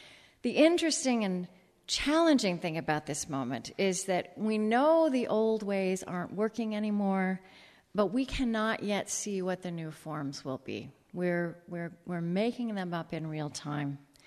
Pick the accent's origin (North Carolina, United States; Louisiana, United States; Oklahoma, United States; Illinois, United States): Oklahoma, United States; Shawnee; It's true, I grew up in Oklahoma. I grew up in Shawnee. But this is now my mother's church. So, I'm home in every way.